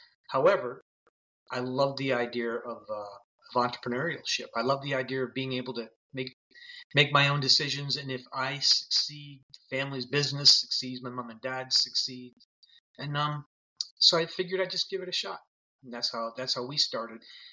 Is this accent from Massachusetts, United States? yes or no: yes; Foxborough, Massachusetts, United States; I'm originally from Foxborough, Massachusetts.